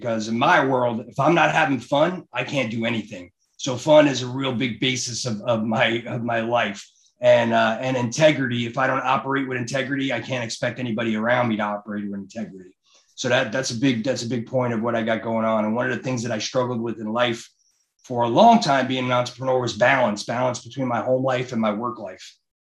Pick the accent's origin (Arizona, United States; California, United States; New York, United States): New York, United States; Brooklyn; When I grew up in Brooklyn, New York, and even in Brooklyn, back then, I used to sit on my front stoop and sell seashells